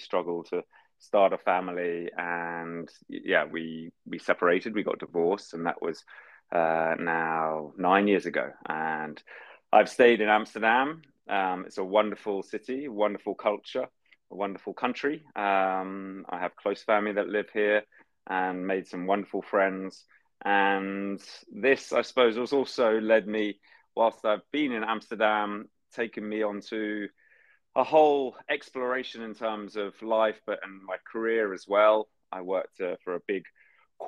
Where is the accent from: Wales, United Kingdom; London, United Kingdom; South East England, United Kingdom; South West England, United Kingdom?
London, United Kingdom; Well, I'm born and bred in London, spent the first 30 years of my life there. I was born and bred into a very traditional environment in Northwest London, Jewish suburb.